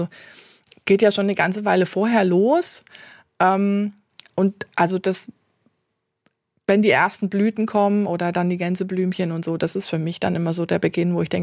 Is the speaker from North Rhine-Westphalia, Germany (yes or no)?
no; Bavaria, Germany; Meine Heimat, also ich bin in der Gärtnerei groß geworden. Wir haben gewohnt in einer Gärtnerei sozusagen. Meine Eltern waren Staudengärtner, auch schon Demeter damals in Oberfranken.